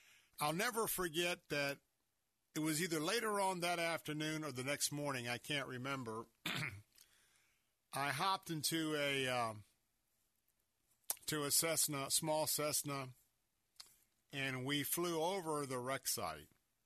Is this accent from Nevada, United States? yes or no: no; Tampa, Florida, United States; I was born and raised here in Tampa.